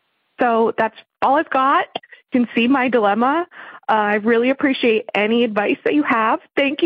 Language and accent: English; New York, United States; And my sister moved down there almost a year ago. We're from New York.